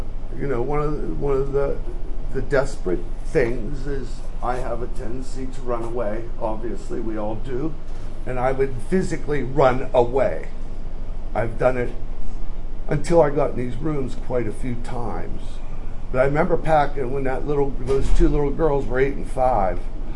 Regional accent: Pittsburgh, Pennsylvania, United States; I'm from Pittsburgh, power.

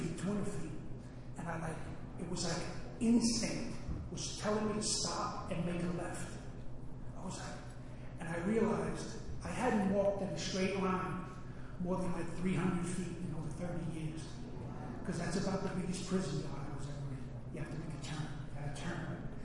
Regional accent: New York, United States; also born or lived in Auburn; I said, I guess I'm from upstate New York. I've been up there a lot longer than I've been in the city. But now I live in Woodstock, and I really enjoy it.

